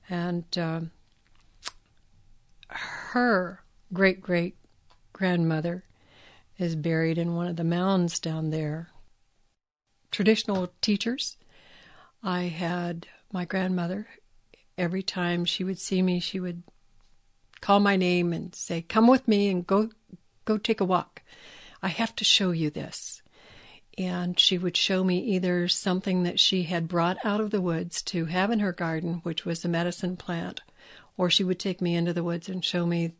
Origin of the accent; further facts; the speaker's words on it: Ohio, United States; I'm a Shawnee from Ohio. My people were from southern Ohio for the last several hundred years.